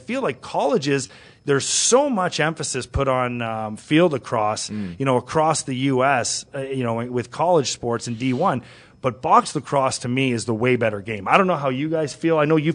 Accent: Canada; Growing up in Canada, four Canadians here.

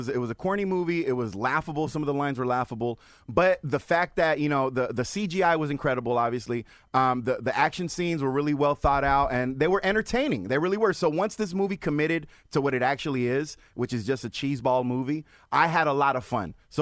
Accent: San Leandro, California, United States; I would love for you guys to come out to my my hometown of San Leandro

